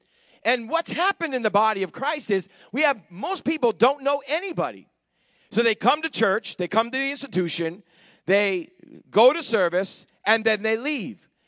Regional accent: Massachusetts, United States; In my hometown, I grew up in a town outside of Boston. We were a little bedroom.

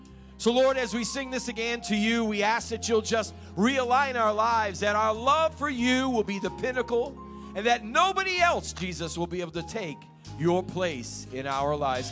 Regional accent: New England, United States; and I'm from New England. And in New England, everyone's very stoic.

